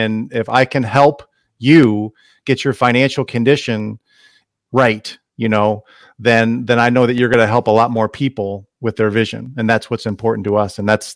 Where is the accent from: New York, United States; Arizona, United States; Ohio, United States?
Ohio, United States; I was actually born and raised in Ohio. That's where I grew up, and to a blue collar family.